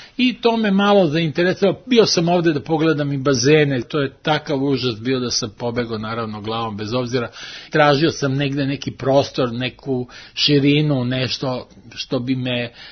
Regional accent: Rijeka, Primorje-Gorski Kotar County, Croatia; now in Belgrade, Serbia; odrastao sam u Rijeci

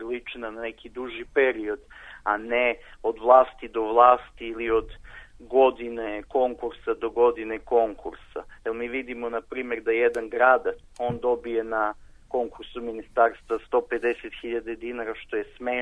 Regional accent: Negotin, Bor District, Serbia; baš najviše zbog toga što recimo dolazimo iz Negotina.

